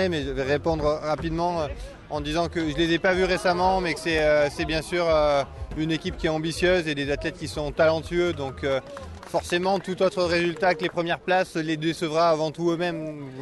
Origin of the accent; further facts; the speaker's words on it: Font-Romeu, Occitanie, France; des athlètes paralympiques en stage à Font-Romeu, là où j'ai grandi.